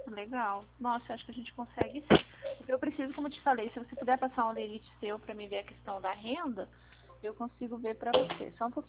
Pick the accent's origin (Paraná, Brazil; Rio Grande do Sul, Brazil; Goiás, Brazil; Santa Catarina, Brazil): Paraná, Brazil; Curitiba; Eu sou de Curitiba.